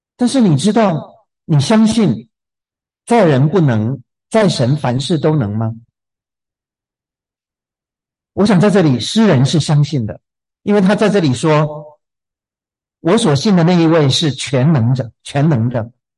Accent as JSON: {"language": "Chinese", "town": "Gulangyu", "region": "Fujian", "country": "China", "tie": "born or raised there", "said": "小时候在鼓浪屿的时候，我们亲在楼下的小院子里有养鸡"}